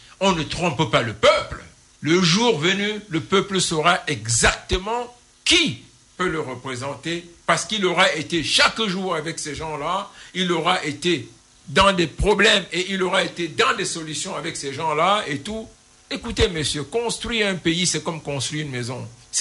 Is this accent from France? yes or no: no; Cameroon; Nous sommes combien au Cameroun? 200 ethnies. Nous sommes combien de Camerounais? Environ 30 millions.